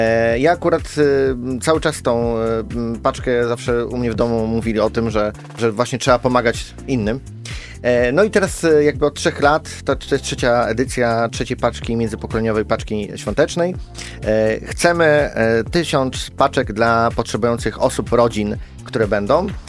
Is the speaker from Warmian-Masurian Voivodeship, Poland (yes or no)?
no; Pomeranian Voivodeship, Poland; Ja pochodzę tam z tamtych stron, to są moje strony moich dziadków, muszę się przyznać.